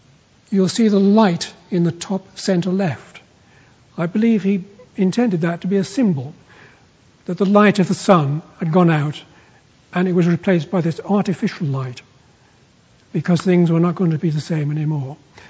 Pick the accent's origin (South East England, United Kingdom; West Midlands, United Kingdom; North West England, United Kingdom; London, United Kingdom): North West England, United Kingdom; Birkenhead; I found out recently that Wilfred Owen belonged to my hometown in Birkenhead.